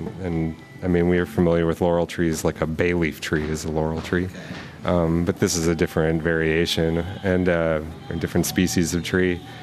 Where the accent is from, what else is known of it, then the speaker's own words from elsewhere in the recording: United States; that's not really necessarily part of growing up in the United States.